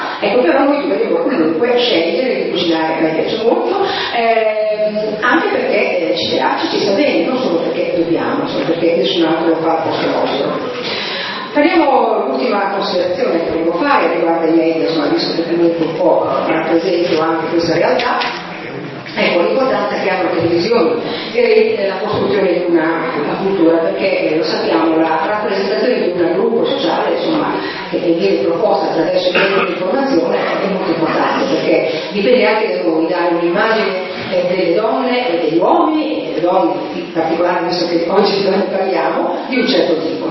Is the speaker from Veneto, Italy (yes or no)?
no; Ferrara, Emilia-Romagna, Italy; io vengo da Ferrara, una città dove le donne sempre lavorato in casa, nei campi, facevano quadrare i conti